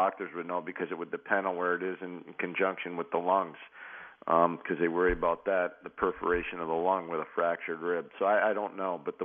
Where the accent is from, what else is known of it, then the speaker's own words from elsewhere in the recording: Montreal, Quebec, Canada; When I was a young boy growing up in Montreal